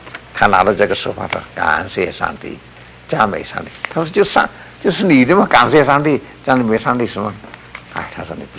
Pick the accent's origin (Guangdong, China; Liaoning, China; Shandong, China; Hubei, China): Guangdong, China; accent: Cantonese; 这个鸦片烟我们这个国语叫做大烟我们广东话也是讲大烟